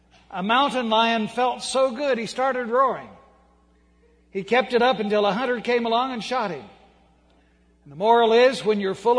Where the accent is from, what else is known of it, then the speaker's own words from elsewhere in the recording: Dewey, Oklahoma, United States; also born or lived in Bartlesville; I am from Oklahoma originally. I was born in Bartlesville, raised in Dewey. Those are 50 miles north of Tulsa.